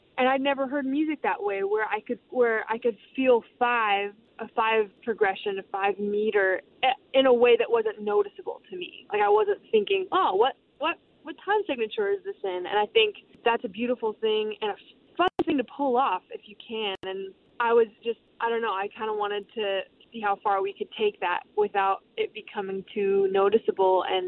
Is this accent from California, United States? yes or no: yes; California, United States; now in Los Angeles, United States; since my senior year of high school, I moved from Orange County, where I was born and raised, and to Los Angeles.